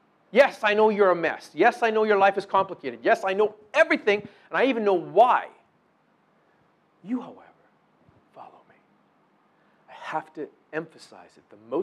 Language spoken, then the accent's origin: English; Canada; At least, I'm a Canadian.